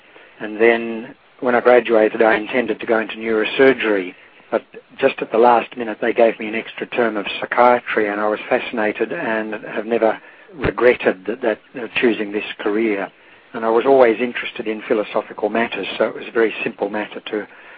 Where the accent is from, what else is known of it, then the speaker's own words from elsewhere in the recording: Australia; Being Australian, of course, we look for Australian publishers